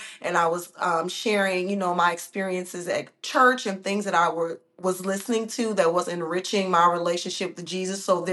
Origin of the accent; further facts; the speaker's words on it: Chicago, Illinois, United States; Okay, so I was born and raised in Chicago, did my undergrad and graduate here.